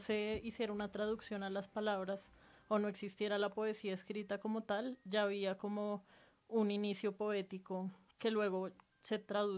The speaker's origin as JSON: {"language": "Spanish", "region": "Bogotá", "country": "Colombia", "tie": "born or raised there", "said": "Sí, toda la vida he vivido en Bogotá. La gente me dice que soy muy, muy rola."}